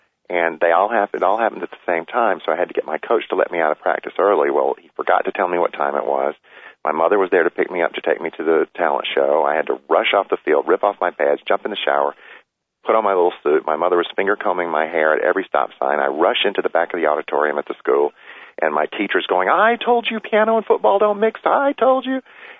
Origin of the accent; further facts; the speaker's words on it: Amory, Mississippi, United States; lessons that I learned from my mother at her knee as a little boy growing up in Amory, Mississippi.